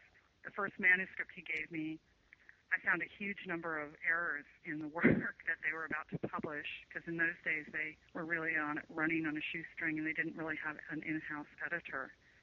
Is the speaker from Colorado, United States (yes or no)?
yes; Boulder, Colorado, United States; I was from Boulder originally